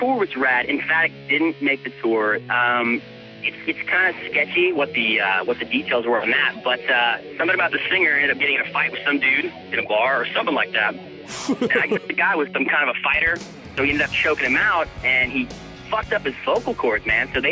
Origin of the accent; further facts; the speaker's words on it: Oklahoma, United States; we'll tell you where we're from. We're from Oklahoma, which is badass because... fucking Oklahoma rules.